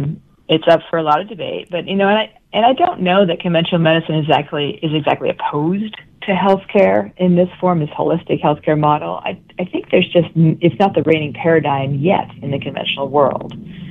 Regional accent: Vermont, United States; I came from Vermont to attend Bastyr University, and I'm still living here. So I'm an example of somebody who's from another state

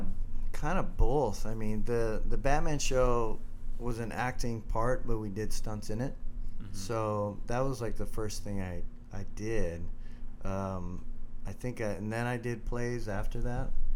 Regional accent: Illinois, United States; We grew up right outside of Chicago.

